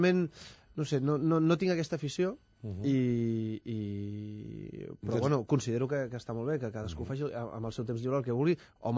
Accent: Aragon, Spain; accent: patuès; Jo soc mig català, mig aragonès, i m'encanta la jota. I això és una jota aragonesa cantada en patuès. El patuès és de la zona d'on jo soc, com un dialecte del català, no?

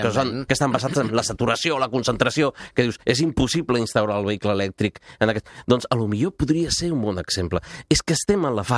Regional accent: Barcelona, Catalonia, Spain; Barcelona és una ciutat que en tot, és la meva ciutat, és el meu poble, com si diguéssim. Jo sóc nascut a Barcelona

